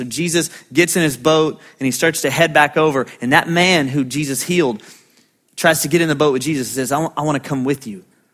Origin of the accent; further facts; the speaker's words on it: Bryan College Station, Texas, United States; To return to my hometown of Bryan College Station and to declare what God's done for me. And listen, that's kind of crazy because like I'm going back home.